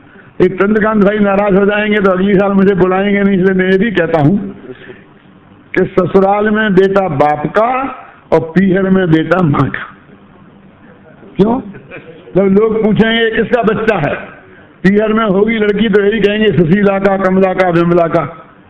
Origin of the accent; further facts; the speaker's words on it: India; मैं हिंदुस्तान से